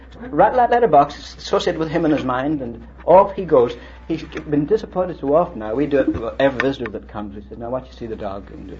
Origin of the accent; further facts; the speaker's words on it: Ireland; born there; Well, I as a human being can say I'm Irish by birth